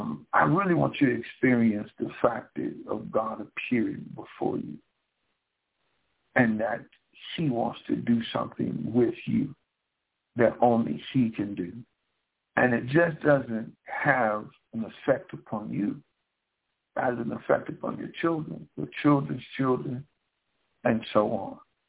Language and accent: English; Rome, Georgia, United States; over 300 people across the world that are listening in from my hometown, Rome, Georgia